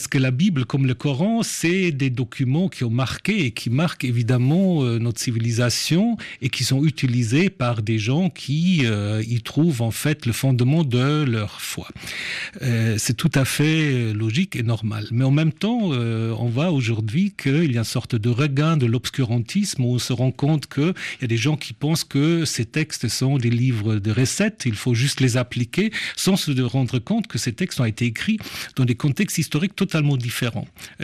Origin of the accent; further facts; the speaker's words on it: Switzerland; also born or lived in Germany; Je suis suisse et allemand, j'ai deux passeports.